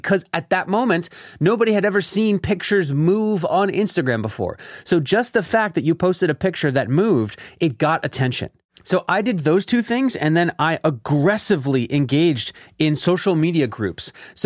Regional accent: Philadelphia, Pennsylvania, United States; I launched my first podcast about my hometown, Philadelphia.

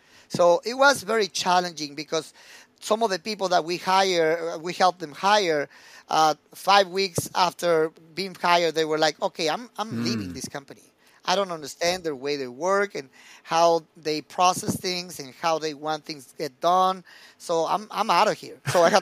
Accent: Mexico City, Mexico; English is a second language; moved away; I moved from Mexico City to the border region, and I realized that I didn't know how to communicate in English. My accent was even thicker than today.

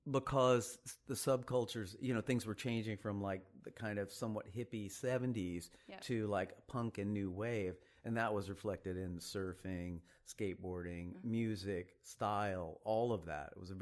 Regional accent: Sherman, Texas, United States; Sherman, Texas. You've never heard of it. Nobody's ever heard of Sherman, I don't think. It's about an hour north of Dallas. It's kind of a small town.

